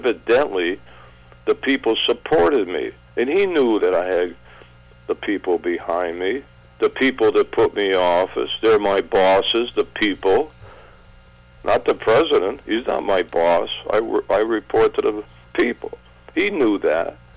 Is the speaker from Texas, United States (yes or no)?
no; Massachusetts, United States; You know, I like John Kennedy. I'm from Massachusetts.